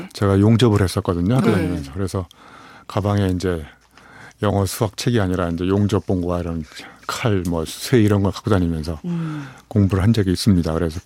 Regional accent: Eumseong, North Chungcheong, South Korea; 저도 어렸을 때는 중학교 때까지 제 고향이 충북 음성이거든요.

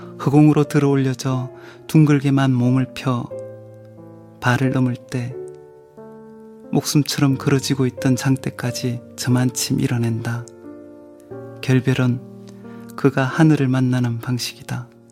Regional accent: Gyeongsang, South Korea; 근데 경상도에서는 또 제 고향에서는 이 작대기가 혼자 오는 게 아니라 지게와 늘 같이 오죠

